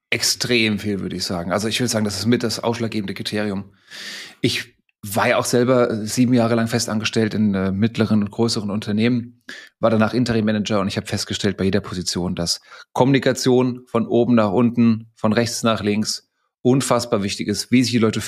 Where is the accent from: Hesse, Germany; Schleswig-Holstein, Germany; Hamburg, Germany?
Hesse, Germany; Frankfurt; Ich bin Frankfurter Bub, geboren und aufgewachsen